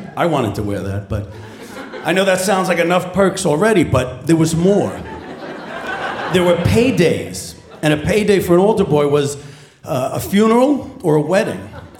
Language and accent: English; Flushing, New York, United States; So I'm from Flushing. It's my neighborhood.